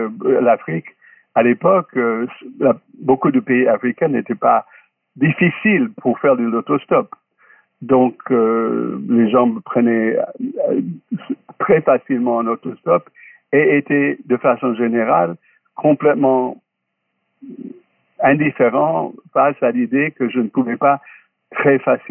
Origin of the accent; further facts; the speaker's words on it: Kentucky, United States; Je dois dire que même chez moi dans le Kentucky, j'étais un grand rebelle contre la ségrégation et contre la maltraitance des Noirs.